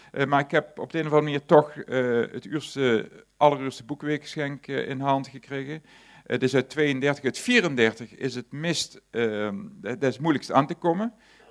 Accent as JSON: {"language": "Dutch", "town": "Aalten", "region": "Gelderland", "country": "Netherlands", "tie": "born there", "said": "een vrouw uit Aalen, uit mijn geboorteplaats"}